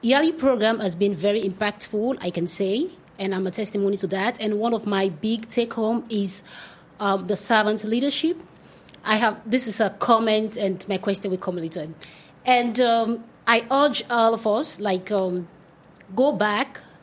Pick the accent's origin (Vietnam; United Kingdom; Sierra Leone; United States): Sierra Leone; from Sierra Leone.